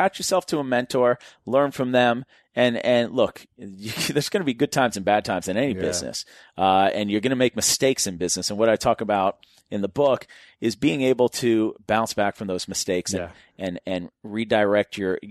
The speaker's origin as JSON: {"language": "English", "town": "Newton", "region": "Massachusetts", "country": "United States", "tie": "born or raised there", "said": "I used to drive around and look at houses in my neighborhood that I grew up in Newton, Massachusetts."}